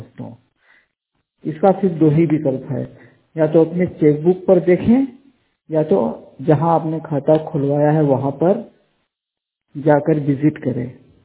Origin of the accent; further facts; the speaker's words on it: Anuppur, Madhya Pradesh, India; मैं मध्य प्रदेश अनूपपुर जिले का निवासी हूं।